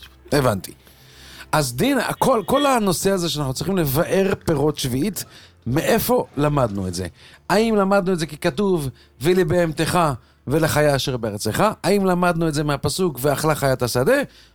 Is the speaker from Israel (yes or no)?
no; Poland; כפולני, אני אגיד לך מה, שאני בשבת, אני ספרתי את הצלחות